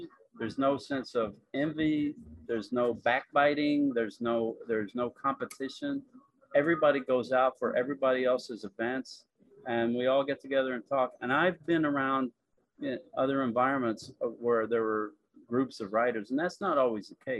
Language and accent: English; the South, United States; I think it has to do with growing up in the South.